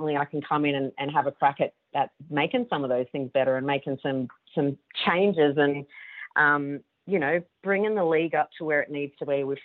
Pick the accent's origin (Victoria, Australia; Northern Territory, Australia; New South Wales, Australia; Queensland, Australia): New South Wales, Australia; Queanbeyan; Born and bred in Queanbeyan, just outside of Canberra.